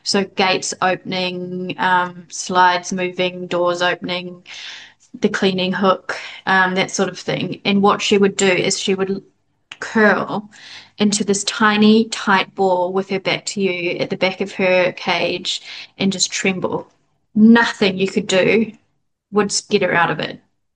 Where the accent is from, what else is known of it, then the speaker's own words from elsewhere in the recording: New Zealand; now in Vietnam; growing up in New Zealand, I was exposed to so many different opportunities that just don't exist here.